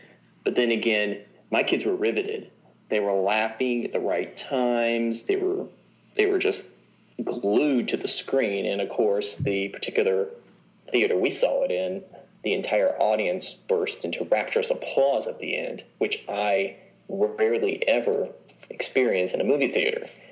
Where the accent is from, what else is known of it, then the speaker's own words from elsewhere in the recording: the South, United States; I'm being from the South, too.